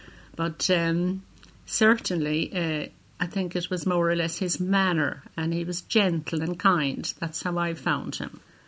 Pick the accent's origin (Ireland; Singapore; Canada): Ireland; Cork, Munster; Cork City. It's Glasheen Road near UCC.